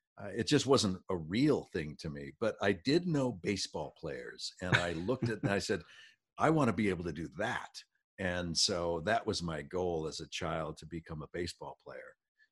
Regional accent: California, United States; moved away as an adult; Well, I left my home state of California in September of 1976. I was 20 years old, and I didn't know what I wanted to do.

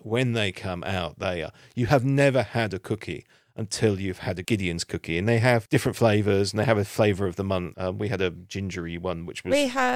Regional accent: England, United Kingdom; we're English and we don't have one

